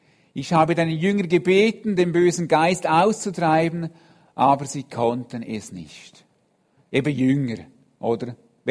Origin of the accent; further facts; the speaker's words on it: Switzerland; habt ihr den Eindruck, sind wir Schweizer bekannt für unseren grossen Glauben?